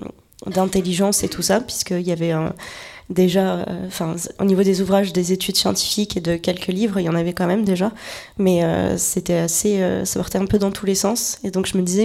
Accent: Sarlat, Nouvelle-Aquitaine, France; j'ai eu la chance de grandir à la campagne depuis toute petite. Je suis originaire de Sarlat, en Dordogne.

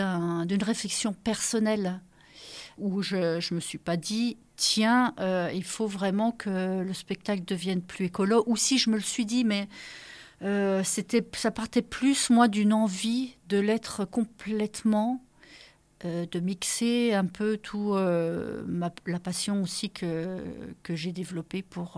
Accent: Bourgogne-Franche-Comté, France; moved away; also born or lived in Paris; j'ai vécu 18 ans à Paris, quand j'ai débarqué, je viens de Franche-Comté, où j'ai fait mes conservatoires de Besançon. Et en arrivant dans le Loir-et-Cher, pour se rapprocher de ma belle famille, on s'est retrouvés dans la campagne.

